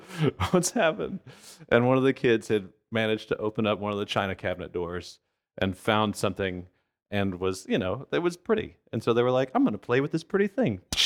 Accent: Louisiana, United States; We're from South Louisiana, and that means that we think of food.

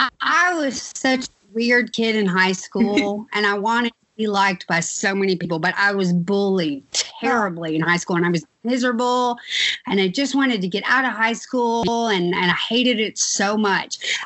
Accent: Tullahoma, Tennessee, United States; So I grew up in Tullahoma and then going to MTSU, which is Murfreesboro is a bigger town than Tullahoma.

